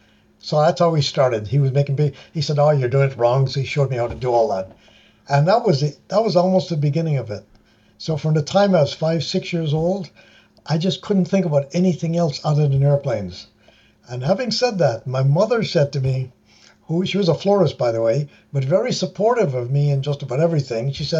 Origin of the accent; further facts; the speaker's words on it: Aruba; I was born in Aruba in the Caribbean, and we lived just about 2 or 3 minutes away from the airport, the Juliana International Airport.